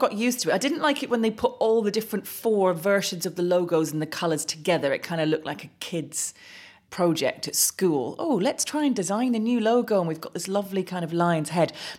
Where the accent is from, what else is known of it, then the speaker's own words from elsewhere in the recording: Middlesbrough, North East England, United Kingdom; But Middlesbrough are my hometown team. My dad also worked for the club and has worked for the club for 15, 20 years since kind of the mid-90s in some capacity. And that's where my family still lives.